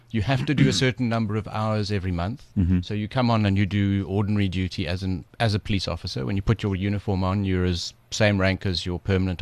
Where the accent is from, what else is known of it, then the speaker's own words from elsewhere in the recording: Cape Town, Western Cape, South Africa; It's my city, it's my hometown, and I love it.